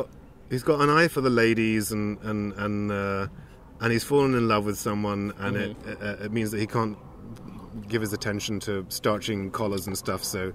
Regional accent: United Kingdom; he's just part of growing up and being British, you know?

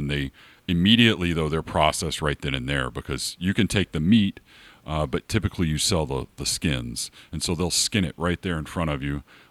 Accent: the South, United States; Well, sorry. I am from the South.

